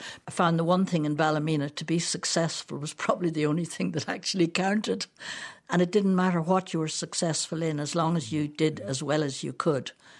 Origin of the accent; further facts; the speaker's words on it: Kilkenny, Leinster, Ireland; I was brought up in Kilkenny